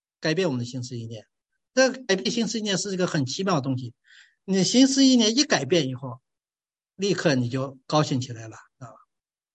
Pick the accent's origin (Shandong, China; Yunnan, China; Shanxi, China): Shanxi, China; accent: Shanxi; 当然我们这个尤其我这山西口音念这个念的不是那么邪了